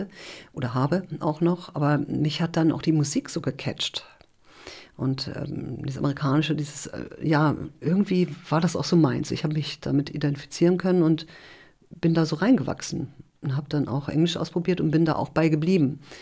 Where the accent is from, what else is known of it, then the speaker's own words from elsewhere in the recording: Rhineland-Palatinate, Germany; born there; Nein, ich bin in der Pfalz geboren und habe in mehreren Bundesländern gewohnt, über 10 Schulen besucht, also wir sind ziemlich viel gereist mit meiner Familie.